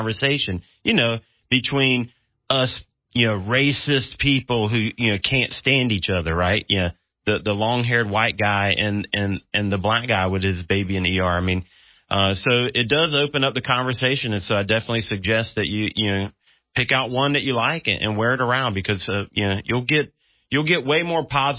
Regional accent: North Carolina, United States; I ask because I'm from North Carolina as well

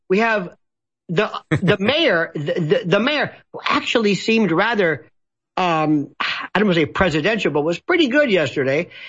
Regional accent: Florida, United States; David, I am a native Floridian. I'm from Florida.

